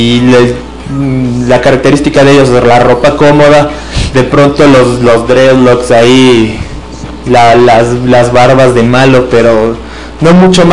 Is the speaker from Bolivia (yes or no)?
no; Ecuador; nosotros como nación ecuatoriana